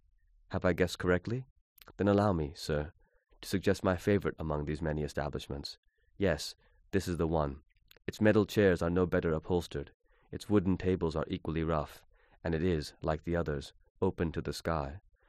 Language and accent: English; Pakistan; The starting point for me in writing a novel is I grew up in Pakistan, and almost nobody I knew read literary fiction